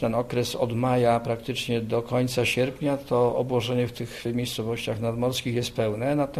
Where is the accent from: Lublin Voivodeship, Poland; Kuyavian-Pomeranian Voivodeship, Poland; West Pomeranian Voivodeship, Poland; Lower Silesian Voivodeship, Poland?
West Pomeranian Voivodeship, Poland; Kołobrzeg; ja z Kołobrzegu mogę powiedzieć, że tam boom inwestycyjny w turystyce jest olbrzymi